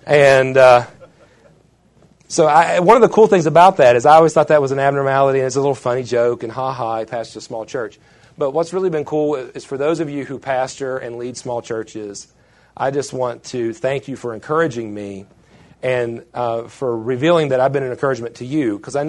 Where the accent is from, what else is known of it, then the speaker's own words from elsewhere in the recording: West Virginia, United States; I pastor a small church in a small town in my home state of West Virginia.